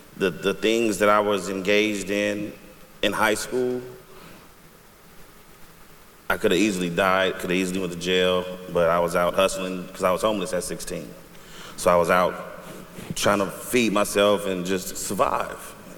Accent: Oakland, California, United States; I grew up in Oakland. Poverty, single parent home, drugs, what you name it, violence.

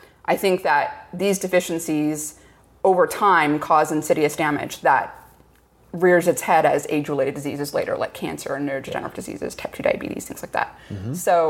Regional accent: San Diego, California, United States; I grew up in San Diego.

